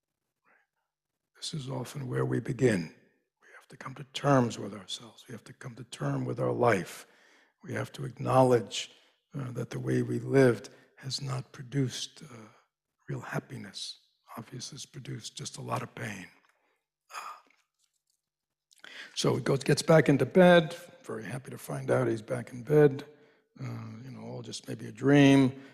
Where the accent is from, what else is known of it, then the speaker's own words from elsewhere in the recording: New York, United States; I grew up in New York, it's like going down Fifth Avenue